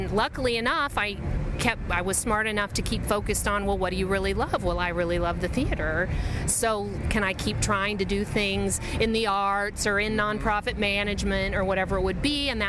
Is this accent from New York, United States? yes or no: no; Kansas City, Missouri, United States; I grew up in Kansas City, and I never, never thought I'd live in Kansas City again as a grown-up.